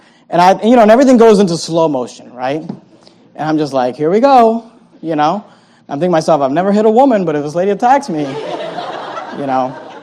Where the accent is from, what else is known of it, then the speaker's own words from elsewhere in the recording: California, United States; And the funny thing is that we grew up in California this whole time.